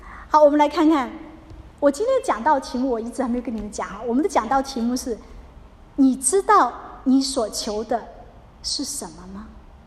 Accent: China; 所以就像我们中国人在饭桌上

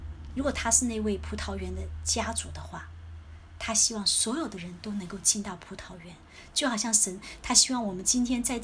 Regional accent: United States; 对我们美国人来说，在美国工作也好，在中国经历过这个工作也好

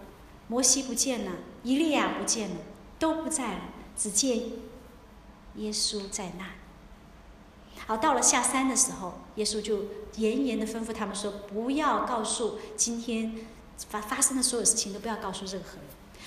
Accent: China; 我们中国人常有一句古话叫什么

